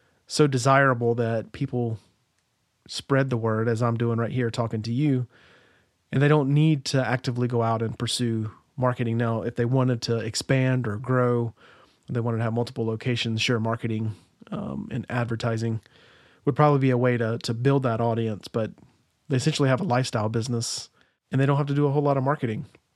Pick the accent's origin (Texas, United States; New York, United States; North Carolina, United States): North Carolina, United States; Wilson; I grew up in Eastern North Carolina, Wilson to be exact, and when I was mostly school age, middle school and high school, my dad worked about 35 minutes away in Greenville, North Carolina.